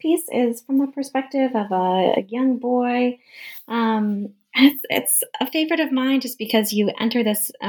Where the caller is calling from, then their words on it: Tucson, Arizona, United States; I'm calling in from Tucson, Arizona, where the weather has been incredibly hot all summer long.